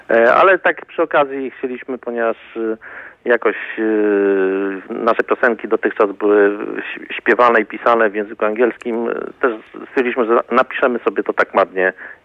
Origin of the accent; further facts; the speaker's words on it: Gdynia, Pomeranian Voivodeship, Poland; Ja jestem z Gdyni